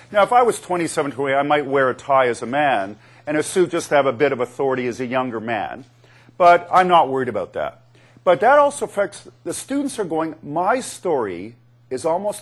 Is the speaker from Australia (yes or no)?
no; Canada; I'm from Canada.